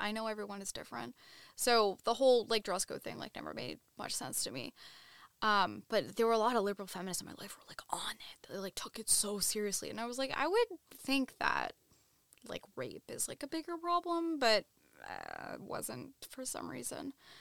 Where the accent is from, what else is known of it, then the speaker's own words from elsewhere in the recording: Northeast, United States; I'm a lesbian living in New York City. I'm in my 20s. I have always been left liberal. I grew up in the Northeast